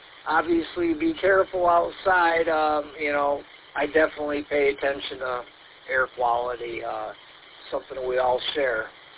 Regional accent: Ortonville, Michigan, United States; But, Ortonville I consider kind of like my hometown. I know a lot of the businesses out here and all that.

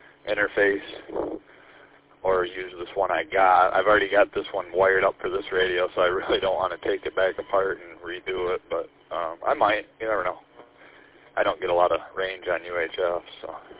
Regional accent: Gaylord, Michigan, United States; I'm originally, I grew up in Gaylord. So I spent a lot of time up in that area, too.

